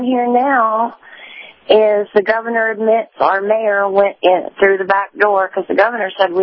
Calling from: San Antonio, Texas, United States; Good morning, Captain. … in San Antonio.

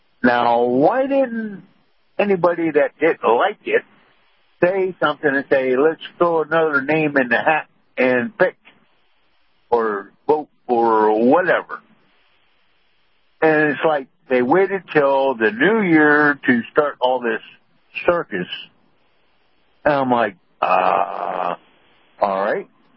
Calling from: Sarasota, Florida, United States; Hey, morning, Captain. … down here in Sarasota.

